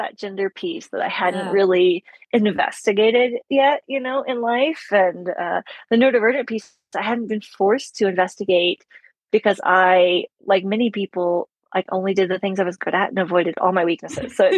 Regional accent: Texas, United States; Where I'm from, where I grew up in Texas

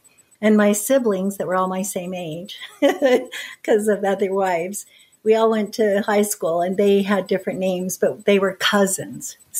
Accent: Utah, United States; We called the area we grew up in Pliggyville, and that was okay for us to say that.

